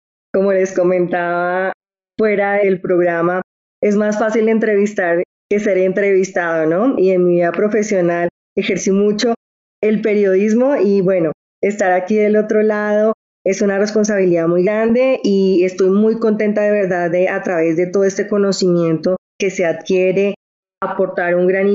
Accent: Colombia; nos aportan mucho a todos nosotros como colombianos

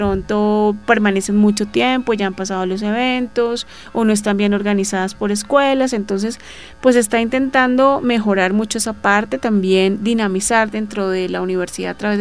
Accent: Colombia; de mi tierra, Colombia

